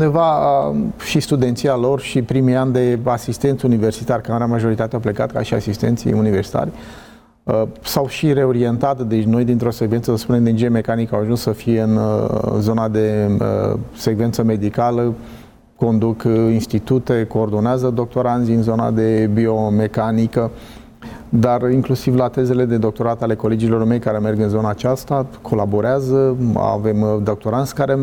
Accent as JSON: {"language": "Romanian", "country": "Romania", "said": "Eu, ca român, mă bucur că un student al nostru merge"}